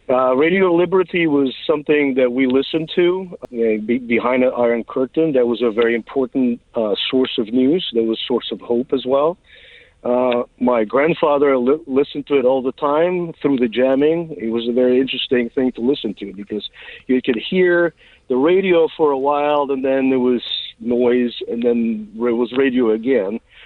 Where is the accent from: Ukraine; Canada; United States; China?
Ukraine; Western Ukraine; So I was born in Western Ukraine, and this was my graduating year. So this was my high school graduation time. I did graduate at 16.